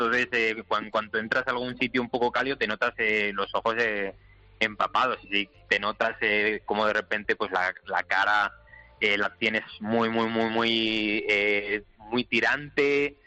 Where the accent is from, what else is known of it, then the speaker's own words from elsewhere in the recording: Spain; yo la verdad que sigo siendo bastante español